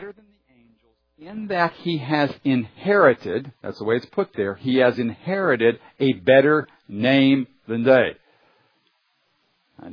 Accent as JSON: {"language": "English", "country": "United States", "said": "I am an American in this particular generation, and I was raised in this particular economic status"}